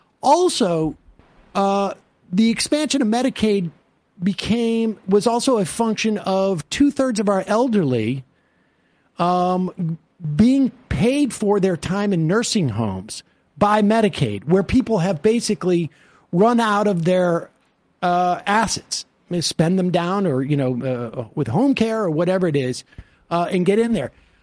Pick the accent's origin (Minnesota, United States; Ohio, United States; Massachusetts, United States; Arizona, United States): Massachusetts, United States; I'm from Massachusetts. I've had some personal experience with this.